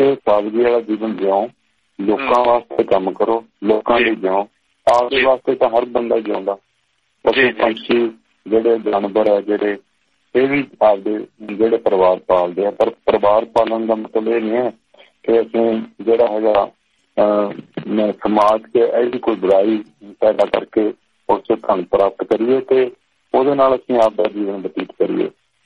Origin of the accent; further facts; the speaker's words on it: Panniwala, Haryana, India; ਮੈਂ ਅੱਠਵੀਂ ਤੱਕ ਤਾਂ ਪੇਂਡੂ ਪੜਿਆ ਸੀ, ਮੇਰੇ ਪਿੰਡ ਪੰਨੀ ਵਾਲਾ ਉਰਦੂ।